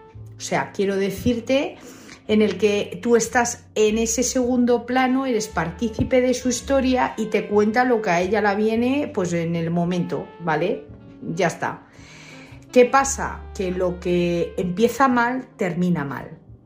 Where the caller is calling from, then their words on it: Madrid, Community of Madrid, Spain; de Madrid.